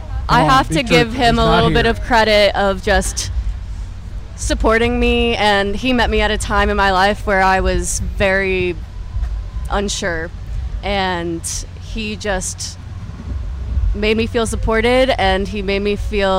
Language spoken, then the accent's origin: English; Franklin, Tennessee, United States; also born or lived in Nashville; So we're from Nashville and grew up in Franklin. So we're just right down the road.